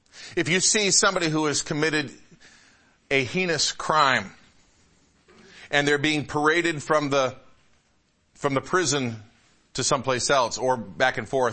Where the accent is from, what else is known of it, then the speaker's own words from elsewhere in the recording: Midwest, United States; also born or lived in Northeast; Now, I was born in the Northeast, grew up in the Midwest.